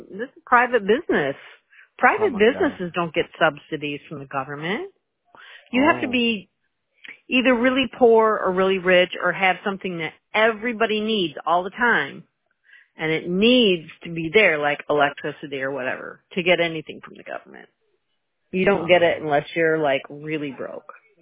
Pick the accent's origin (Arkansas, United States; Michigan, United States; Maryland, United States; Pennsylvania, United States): Michigan, United States; now in California, United States; I'm a Midwesterner. I love the weather.